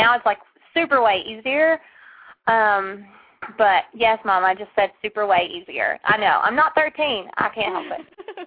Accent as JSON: {"language": "English", "region": "Georgia", "country": "United States", "tie": "born or raised there", "said": "all the other songs on there are about my life growing up in Georgia and my siblings and my single life."}